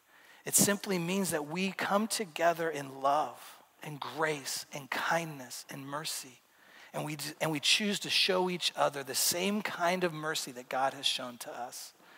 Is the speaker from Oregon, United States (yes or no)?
yes; Oregon, United States; I grew up in Central Oregon, and I mean, we're up here in the Northwest, we're good.